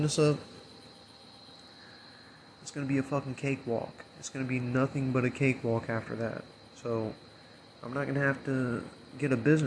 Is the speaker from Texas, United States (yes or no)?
no; Illinois, United States; And then I'm still going to have the house that I grew up in back in Illinois.